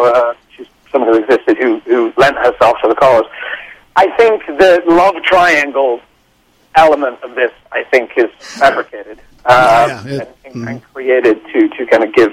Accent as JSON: {"language": "English", "region": "England", "country": "United Kingdom", "said": "me being English, I was incredibly ill-informed."}